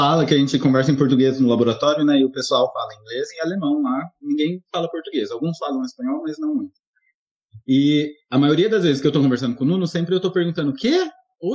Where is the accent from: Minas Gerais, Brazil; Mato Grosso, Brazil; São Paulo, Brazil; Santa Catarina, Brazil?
São Paulo, Brazil; Mas eu sou do interior de São Paulo.